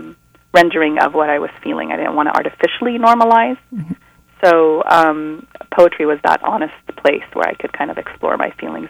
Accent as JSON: {"language": "English", "country": "Kuwait", "tie": "born or raised there", "said": "I was born in Kuwait, and to, you know, in the midst of a large Palestinian expat community"}